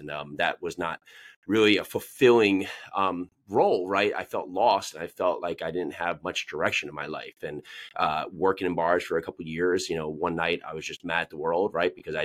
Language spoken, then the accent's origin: English; New Jersey, United States; also born or lived in New York City; now in Tennessee, United States; I live down here just south of Nashville, Tennessee. I was born and raised up in New Jersey. You said we had like kind between your office up there. Lived in New York City for about 11 or 12 years.